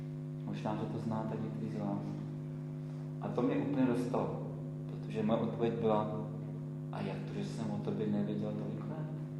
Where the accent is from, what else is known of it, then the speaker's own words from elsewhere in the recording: Nymburk, Central Bohemian Region, Czechia; jsem odsud z Nymburka, jsem vedoucí jednoho sboru tady ve městě.